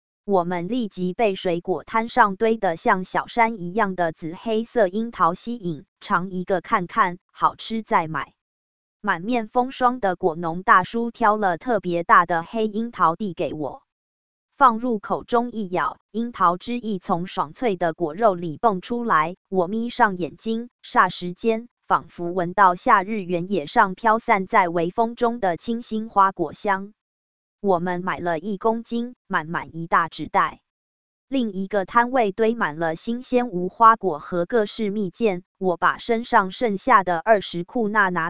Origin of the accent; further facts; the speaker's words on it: Taiwan; 来不及跟他说我们其实是台湾人。